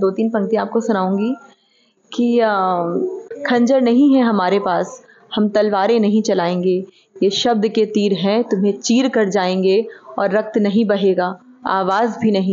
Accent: Uttar Pradesh, India; now in Sipat, India; और मैं बेसिकली उत्तर प्रदेश से हूँ, मगर यहाँ पर हम लोग ही कार्य क्षेत्र है एनटीपीसी में, तो हम लोग यही सीपत में रहते हैं।

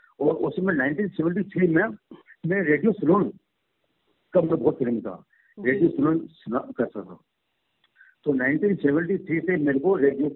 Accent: Sehore, Madhya Pradesh, India; मेरा बचपन जो है वो सीहोर में बीता

